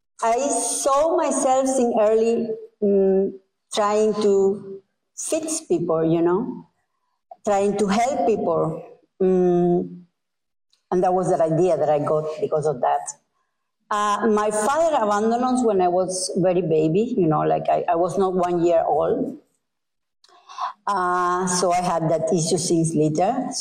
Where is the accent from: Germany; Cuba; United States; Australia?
Cuba; English is a second language; I am from Cuba. You may be here from my accent